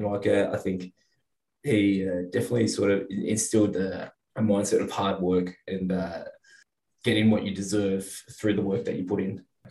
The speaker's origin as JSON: {"language": "English", "town": "Sydney", "region": "New South Wales", "country": "Australia", "tie": "born or raised there", "said": "I'm from Sydney originally. Grew up in the inner west here in Sydney. And then, funnily enough, for the last sort of 10 years, last 12 years actually, I've been out of Sydney. So I moved back here at the start of 2021."}